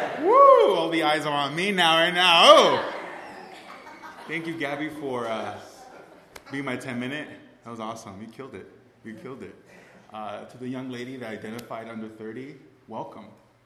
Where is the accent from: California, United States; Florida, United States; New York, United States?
California, United States; Los Angeles; born there; in downtown LA, and my mom tells me this story.